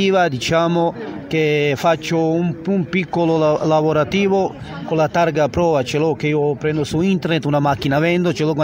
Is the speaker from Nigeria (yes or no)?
no; Bosnia & Herzegovina; Italian is a second language; now in Ciampino, Italy; Vengo da Castar, da Ciampino, però sono bosniaco.